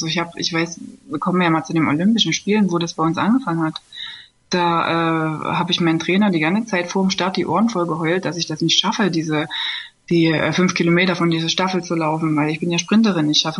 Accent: East Germany, Germany; Also ich bin ja aus dem Osten, ne?

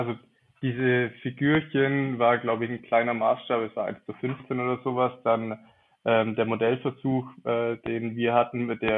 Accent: Augsburg, Bavaria, Germany; now in Innsbruck, Austria; also war dann zwischenzeitlich in Augsburg, wo ich herkomme, bin ein bisschen rumgereist auch

